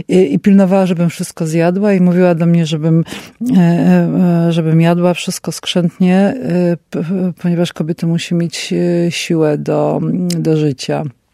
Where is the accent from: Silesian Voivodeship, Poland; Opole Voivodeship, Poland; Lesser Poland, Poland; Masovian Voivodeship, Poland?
Lesser Poland, Poland; Kraków; Ja tutaj mieszkałam przez lata, tu się wychowywałam przy ulicy teraz Królewskiej, kiedyś 18 stycznia.